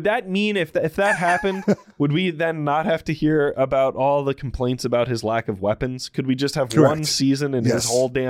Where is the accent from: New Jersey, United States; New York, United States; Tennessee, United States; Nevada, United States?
New York, United States; And I'm from the Northeast. I grew up in New York area. So I grew up with a radio station called The Fan.